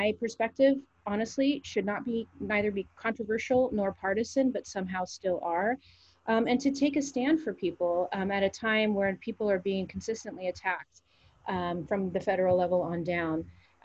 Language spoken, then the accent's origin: English; Pasadena, California, United States; now in San Luis Obispo, United States; I grew up in Pasadena, but I came here to go to Cuesta first, actually, and then I transferred to Cal Poly.